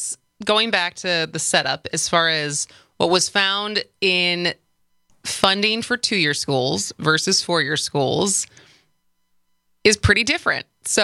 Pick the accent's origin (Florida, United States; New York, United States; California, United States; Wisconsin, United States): Wisconsin, United States; Madison; other students would find out that I was from Wisconsin and I was from Madison.